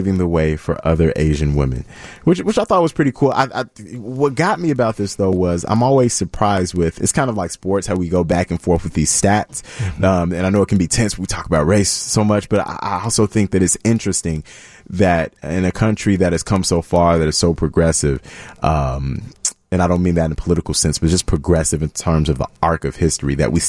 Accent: Ghana; So my parents are immigrants from Ghana. I'm Ghanaian. I take trips back to West Africa every year since 2016.

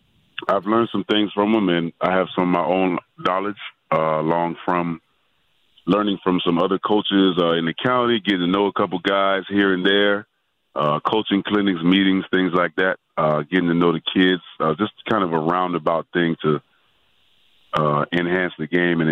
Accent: Orangeburg, South Carolina, United States; So, taking it back to high school, I'm from Orangeburg, South Carolina, and growing up there, football was one of the caveats for all the younger kids in the neighborhood, at the park, where you have it.

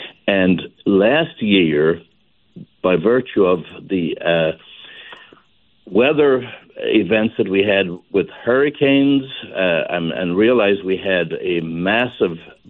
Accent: Ireland; moved away as an adult; now in United States; I've been here since 1971, which will tell you that I am an American at this point. I have been away from Ireland for a very long period of time

